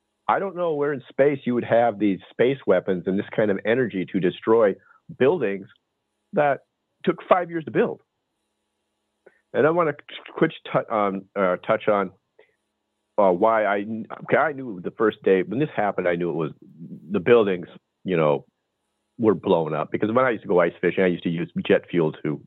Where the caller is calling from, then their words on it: Arizona, United States; in Arizona.